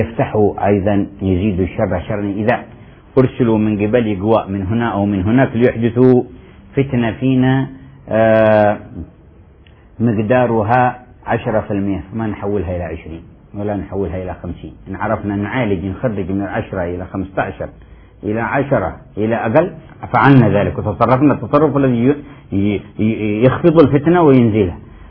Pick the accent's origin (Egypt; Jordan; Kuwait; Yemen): Yemen; وبالنسبة للفرقة عندنا في اليمن